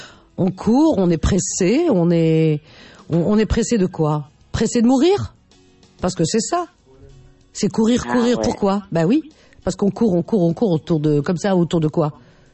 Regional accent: Paris, Île-de-France, France; parce que je suis une Parisienne. Donc, comme toute Parisienne qui se respecte, j'ai des excès.

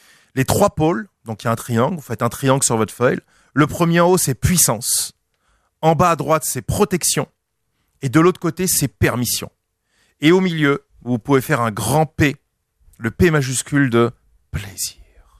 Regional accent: France; je suis Français, je peux cracher sur les Français.

